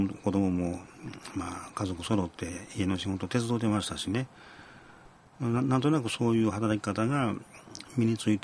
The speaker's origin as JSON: {"language": "Japanese", "region": "Shiga", "country": "Japan", "tie": "born or raised there", "said": "滋賀で生まれて、まあ、京都でずっとやってて、まあ、もちろん今も商売京都でやってるわけですけど"}